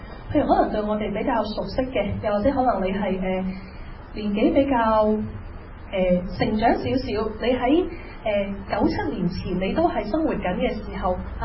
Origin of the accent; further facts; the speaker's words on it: China; 我食飯嘅時候我要用筷子，因為我係一個中國人。